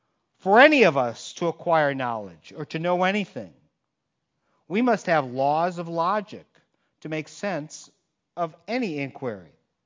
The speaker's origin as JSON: {"language": "English", "country": "Germany", "accent": "German", "second_language": "English", "said": "I get to say that with my German accent. It could make me actually sound smarter than I am."}